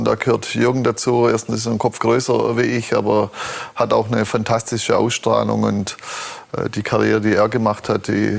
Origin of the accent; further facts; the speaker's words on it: Baden-Württemberg, Germany; ich komme aus Württemberg, also rund um Stuttgart